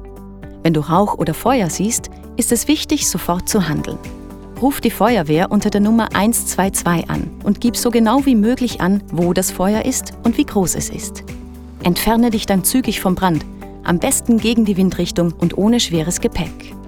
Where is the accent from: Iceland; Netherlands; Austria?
Austria; Auch bei uns in Österreich und in unseren Nachbarländern gibt es immer wieder Waldbrände.